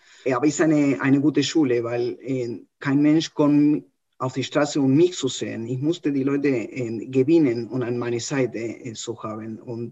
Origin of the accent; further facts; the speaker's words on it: Buenos Aires, Argentina; German is a second language; Ich komme aus Buenos Aires, aus Argentinien.